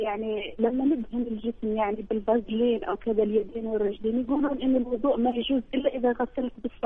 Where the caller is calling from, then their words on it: Algeria; من الجزائر.